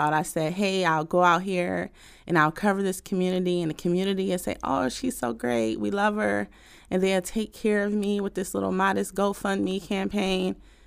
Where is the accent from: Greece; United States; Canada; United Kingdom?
United States; Flint, Michigan; And I'm from Flint. So I'm from this area, born and raised. I'm 42.